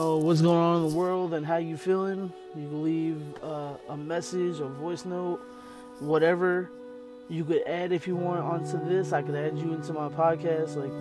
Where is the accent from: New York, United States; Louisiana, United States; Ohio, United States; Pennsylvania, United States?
New York, United States; Staten Island; You know, my city, where I'm from Staten Island, New York. You know, but I spent my whole life in the city of New York City.